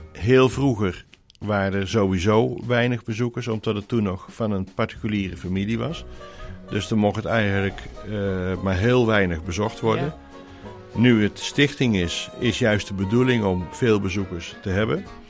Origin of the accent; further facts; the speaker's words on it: Amerongen, Utrecht, Netherlands; born there; En ik ben heel lang uit Amerongen weg geweest. Ja. Maar ik ben vlak bij het kasteel. In een van de gebouwen ben ik ook geboren.